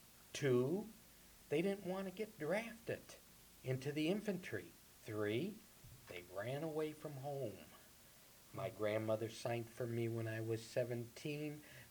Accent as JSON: {"language": "English", "town": "Chicago", "region": "Illinois", "country": "United States", "tie": "born or raised there", "also_born_or_lived": "North Tonawanda, New York", "said": "the North Tonawanda is a suburb of Buffalo. I was born there, however, I was raised in the Chicago area."}